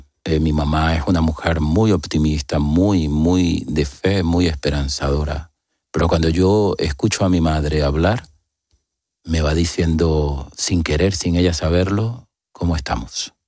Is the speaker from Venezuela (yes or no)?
yes; Venezuela; now in Spain; el trato digno y de respeto que hemos recibido miles, cientos de venezolanos